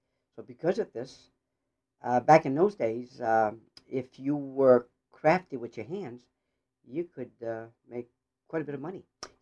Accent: Lewiston, Maine, United States; I was born in Lewiston, 1945, in Lewiston, Maine.

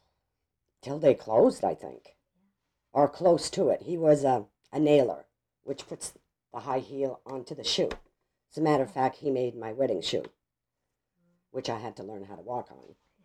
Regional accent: Lewiston, Maine, United States; I was born in Lewiston, Maine, 1944, October 23rd.

